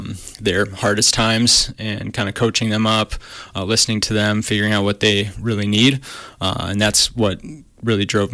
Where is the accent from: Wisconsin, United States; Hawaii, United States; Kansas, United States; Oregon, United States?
Wisconsin, United States; Milwaukee; I'm from Milwaukee, Wisconsin, initially, and stayed in the Midwest throughout my studies.